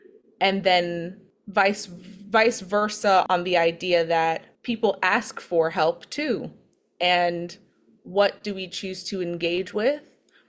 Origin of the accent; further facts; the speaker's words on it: Harlem, New York, United States; the idea came from what I've witnessed growing up in Harlem.